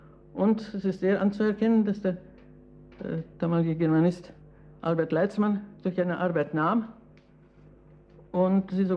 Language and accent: German; Riga, Latvia; Ich bin in Riga zur Schule gegangen, an der ganz interessanten Schule.